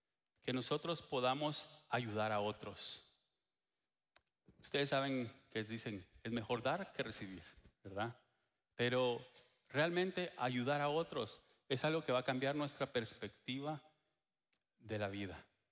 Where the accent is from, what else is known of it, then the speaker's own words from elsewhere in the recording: Guatemala; now in Texas, United States; cuando nosotros venimos de Guatemala, por cierto, ayer, hace 4 años, así que ayer fue nuestro aniversario en Texas